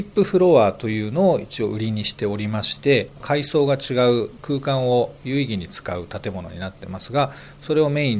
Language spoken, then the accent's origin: Japanese; Fujisawa, Kanagawa, Japan; 藤沢から来たっていうと